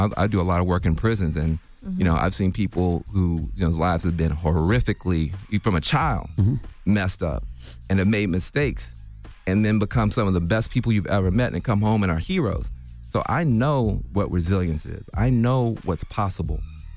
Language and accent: English; Tennessee, United States; From my home state of Tennessee.